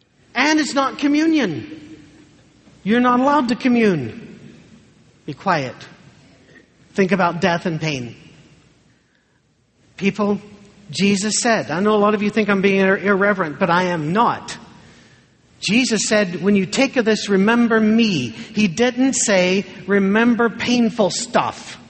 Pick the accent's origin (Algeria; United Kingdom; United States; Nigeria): United Kingdom; Scotland; I'm Scottish.